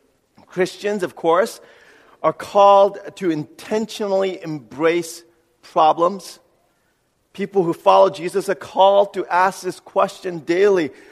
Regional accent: New York City, New York, United States; Growing up in New York City, people would often ask, "What's your problem?"

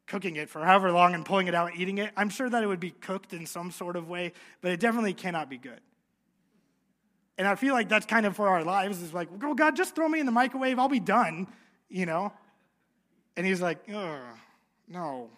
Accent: Des Moines, Iowa, United States; And growing up in Des Moines, all of my family and my cousins were there every Sunday after church.

